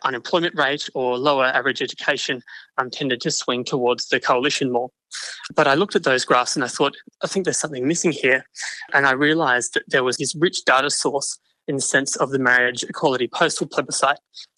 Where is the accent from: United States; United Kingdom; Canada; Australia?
Australia; Brisbane, Queensland; my hometown of Brisbane.